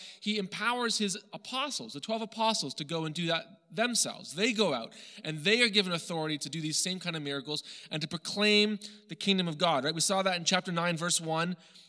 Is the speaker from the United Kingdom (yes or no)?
no; Canada; accent: a bit American; also born or lived in United States; I wasn't as Canadian as I thought I was. I made a big deal about being Canadian while I was in the U.S., but when I came back to Canada, everyone thought I was an American. My accent was a bit American.